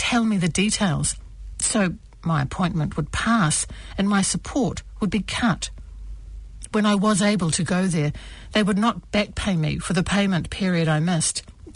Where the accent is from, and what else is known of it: Sudan; moved away as an adult; also born or lived in Chad; now in New Zealand